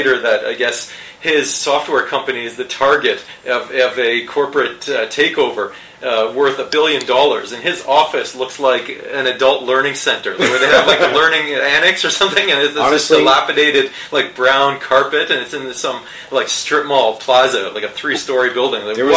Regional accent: Canada; which sort of pissed me off as a Canadian

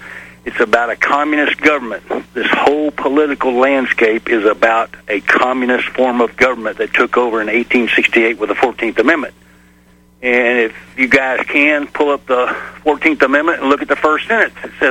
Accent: Pasadena, Texas, United States; born there; I was born in Texas on October 10th, 1956, in Pasadena, Get Down, Texas.

